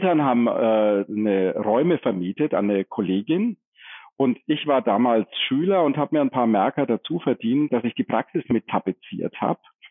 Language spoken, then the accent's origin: German; Forchheim, Bavaria, Germany; ich komme aus einem kleinen Dörfchen eigentlich mit 30.000 Seelen, Forchheim.